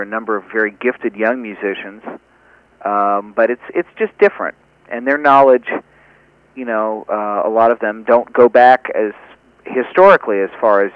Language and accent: English; Cincinnati, Ohio, United States; Yeah, I'm a Midwesterner. I'm from Cincinnati, and Oscar has lived there for many years.